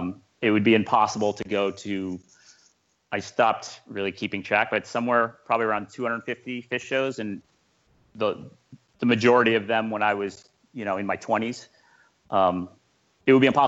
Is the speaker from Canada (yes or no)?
no; Massachusetts, United States; growing up on Cape Cod, I watched the sunset so many times